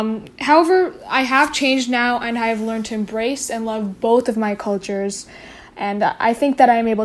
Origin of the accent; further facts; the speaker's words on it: United States; I was born in America and I am an American.